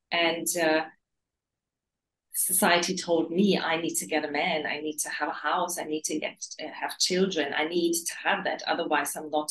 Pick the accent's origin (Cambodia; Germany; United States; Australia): Germany; I know it's growing up in Germany, it was all about your house, your car, your career.